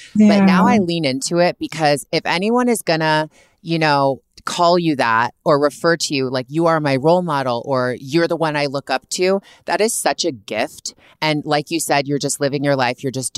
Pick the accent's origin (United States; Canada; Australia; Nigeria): Canada; I'm from Canada, born and raised.